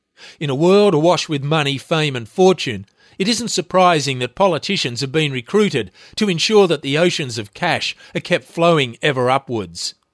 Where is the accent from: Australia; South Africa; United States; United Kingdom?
Australia; Tasmania; Certainly not the most powerful union in Tasmania, the CFMEU. The leaders of this union, in my home state, are up to their armpits in the trough with Lennon and his mates.